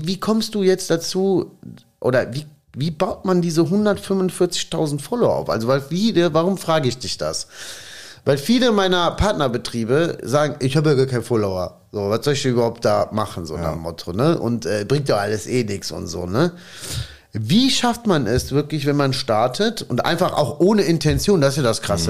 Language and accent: German; Germany; also born or lived in Italy; ich bin gar kein Italiener, ich bin Deutscher.